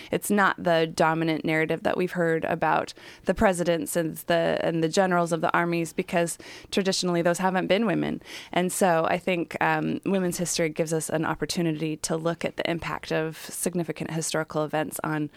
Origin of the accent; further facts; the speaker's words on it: Chicago, Illinois, United States; also born or lived in Portland; now in Astoria, United States; So I moved to Astoria last August, and I grew up in Chicago originally, then spent about 20 years in the Portland area